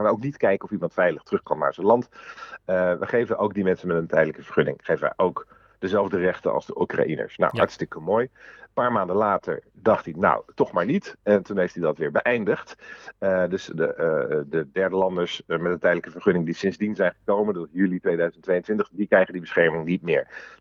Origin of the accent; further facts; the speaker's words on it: Amsterdam, North Holland, Netherlands; niet omdat ik uit Amsterdam kom.